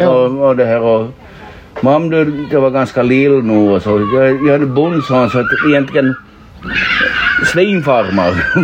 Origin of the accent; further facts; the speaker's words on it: Kronby, Ostrobothnia, Finland; also born or lived in Jakobstad; Jag var född där, men jag var nog bara en dag så kom vi hem. Så att, men nu är jag Kronby och helt klart till 100%.